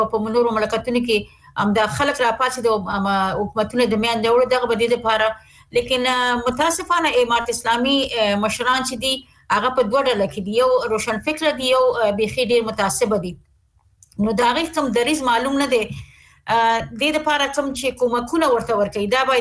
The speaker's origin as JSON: {"language": "Pashto", "country": "Afghanistan", "said": "موږ خپل افغانان یو اسلامي جامع لرو."}